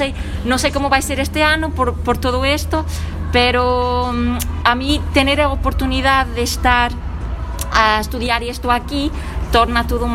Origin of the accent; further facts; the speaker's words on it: Portugal; Galician is a second language; now in A Coruña, Spain; Portugal.